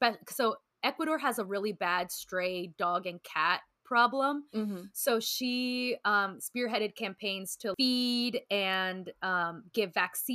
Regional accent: Puerto Viejo, Costa Rica; she grew up in a really humble household in Puerto Viejo, which is my hometown.

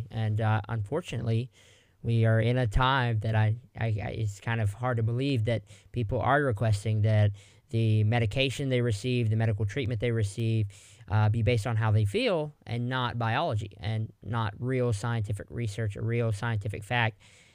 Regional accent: Louisiana, United States; But, you know, even in Louisiana, man, I didn't really fit in. I'll just say that, you know, especially my hometown.

